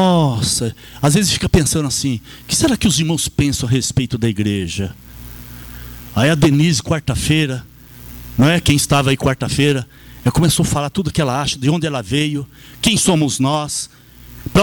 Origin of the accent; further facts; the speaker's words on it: Brazil; nós somos brasileiros. Nós estamos no Brasil.